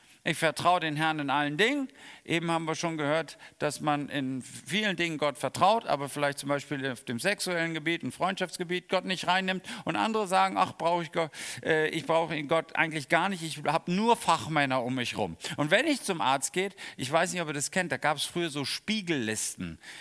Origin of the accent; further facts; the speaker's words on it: Bad Ems, Rhineland-Palatinate, Germany; wir kommen aus Bad Ems, da waren die Römer, da ging der Limes durch.